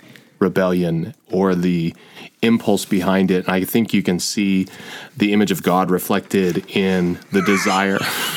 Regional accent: California, United States; No, I grew up in California, though, on the Central Coast, Monterey County.

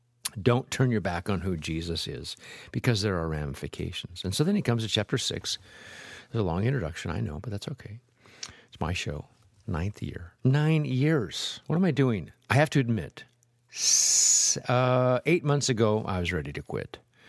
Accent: Nebraska, United States; I grew up in Nebraska. What do you expect? Public school, Nebraska, butch haircut

